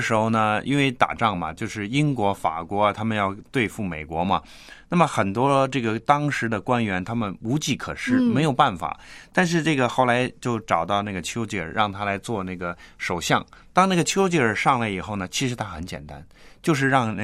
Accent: China; 那小时候在中国上课嘛。

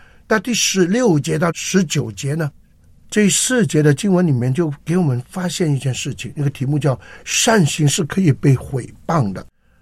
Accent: China; 跟我们中国人都不一样，中国人很讲究吃的

